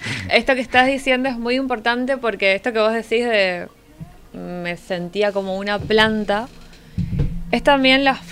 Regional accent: Formosa, Argentina; yo soy de Formosa

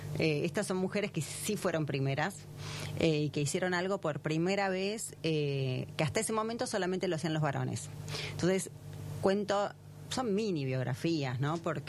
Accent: Bahía Blanca, Buenos Aires Province, Argentina; born there; como nací en Bahía Blanca, también Exacto. tengo el corazoncito, a pesar de que viví muy poco tiempo, pero bueno, es el lugar de nacimiento.

